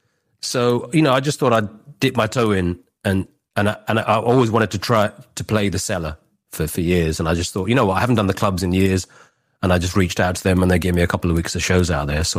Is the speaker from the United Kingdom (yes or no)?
yes; United Kingdom; But I'm British, basically. I'm a British act.